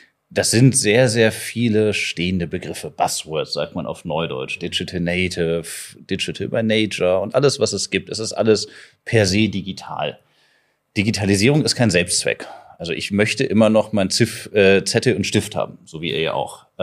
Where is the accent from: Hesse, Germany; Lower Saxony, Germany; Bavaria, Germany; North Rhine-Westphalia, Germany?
Lower Saxony, Germany; Hanover; born there; als gebürtiger Hannoveraner und leidenschaftlicher Hannoveraner, klingt komisch, aber es gibt Leute, die hier gerne wohnen und nicht nur umsteigen